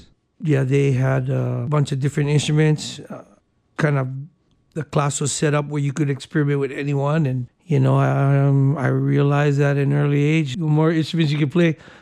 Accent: Palolo, Hawaii, United States; We grew up in Pololo and went to Anuenue Elementary School.

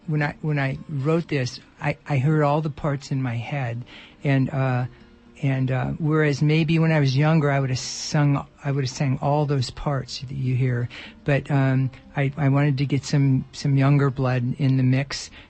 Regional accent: Sacramento, California, United States; also born or lived in Oakland; I was born in Oakland, California, and my dad was a musician, and I lived in a bunch of little towns because he played clubs, and then we settled pretty early on in my life in Sacramento

